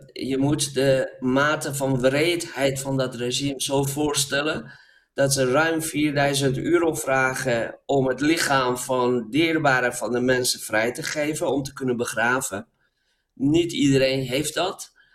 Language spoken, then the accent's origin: Dutch; Karaj, Alborz, Iran; En in de Karaj, de stad waar ik vandaan kom, waar ook mijn eerste boek over ging